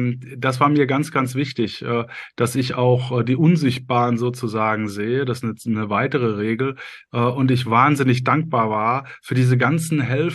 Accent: Cologne, North Rhine-Westphalia, Germany; ich habe das Buch veröffentlicht als Kölsche Jung

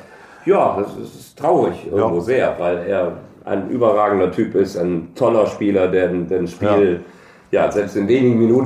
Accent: Cologne, North Rhine-Westphalia, Germany; als Kölner

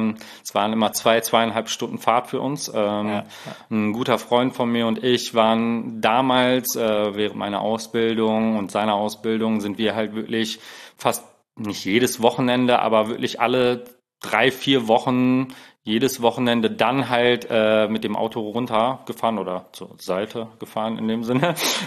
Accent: Hamm, North Rhine-Westphalia, Germany; ich komme, wie gesagt, aus NRW, Hamm. Stadtteil, nicht Stadtteil, also aus der Stadt Hamm.

